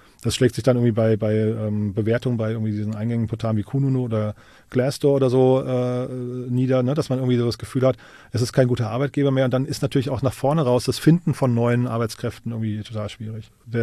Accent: Hesse, Germany; oder für das Rhein-Main-Gebiet, wo ich herkomme

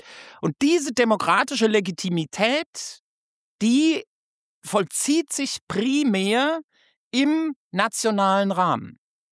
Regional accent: Germany

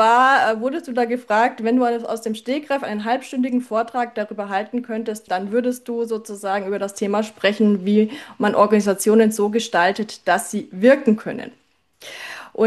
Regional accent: Neuburg an der Donau, Bavaria, Germany; in Neuburg an der Donau, meiner Heimatstadt.

